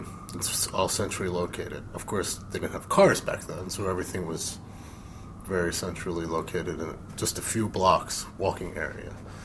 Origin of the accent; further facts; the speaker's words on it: Philadelphia, Pennsylvania, United States; growing up in Philadelphia, our history classes focused on first American history, and being that I lived in Philadelphia, we did class trips to all the historic sites in Philadelphia